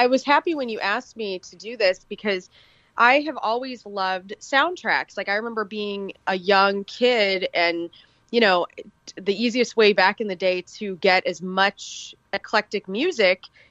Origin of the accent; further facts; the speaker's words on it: Carbondale, Illinois, United States; also born or lived in St. Louis; I'm an Illinois girl. So I grew up in near Carbondale, and then I moved to St. Louis when my mom got remarried whenever I was like 13.